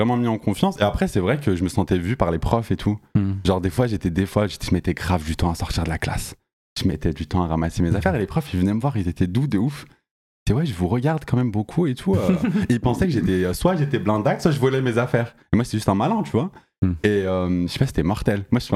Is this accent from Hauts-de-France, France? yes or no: no; Villefranche-sur-Saône, Auvergne-Rhône-Alpes, France; Mais je suis à ça s'appelle Villefranche.